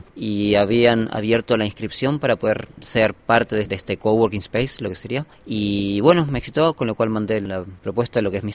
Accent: Argentina; now in France; soy de Argentina, pero vine acá a Francia para lanzar una startup, acá a Station F.

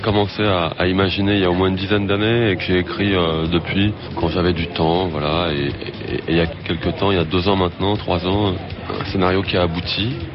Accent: France; bien que je sois né et que j'ai grandi en France

